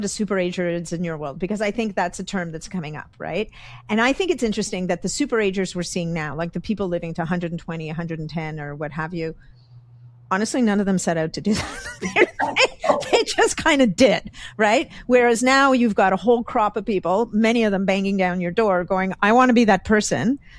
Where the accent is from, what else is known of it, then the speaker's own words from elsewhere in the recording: Canada; I'm a Canadian. I'm going to be neutral, but just not going to go there.